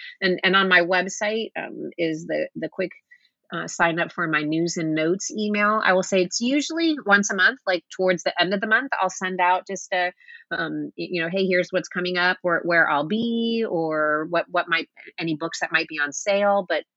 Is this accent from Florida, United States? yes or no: yes; Key West, Florida, United States; I grew up in Key West junior high and high school.